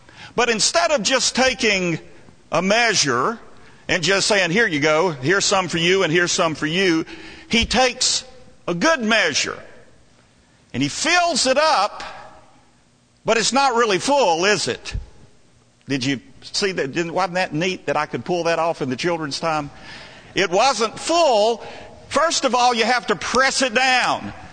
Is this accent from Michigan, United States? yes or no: no; Alabama, United States; Week after Christmas, Joyce and I made a trip to Alabama to visit my mother. Well, we were in my hometown, and we were driving down Main Street one day, and I saw the old gun store.